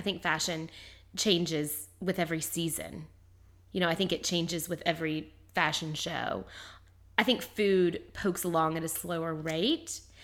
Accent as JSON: {"language": "English", "region": "the South", "country": "United States", "said": "my party business has grown so rapidly in New York is because as a Southerner, that adds cachet and sort of validity to my background in food."}